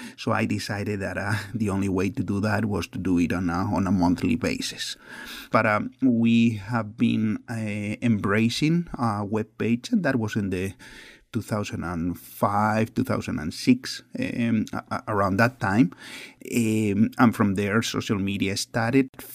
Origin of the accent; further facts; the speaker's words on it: Spain; Since we are from Spain, we have been and many times blamed for certain things.